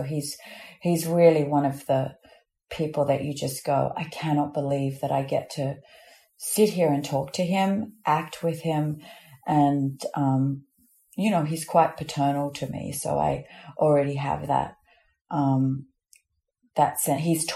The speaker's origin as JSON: {"language": "English", "country": "Australia", "accent": "Australian", "said": "I don't use my Australian accent at all."}